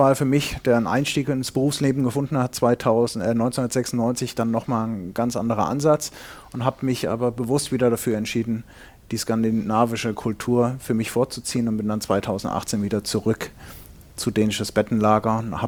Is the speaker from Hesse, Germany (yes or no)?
yes; Fulda, Hesse, Germany; ich komme gebürtig aus Hessen in Fulda